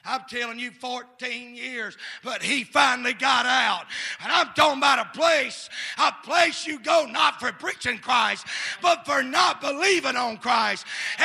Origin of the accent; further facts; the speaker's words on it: United States; I'm glad I'm an American.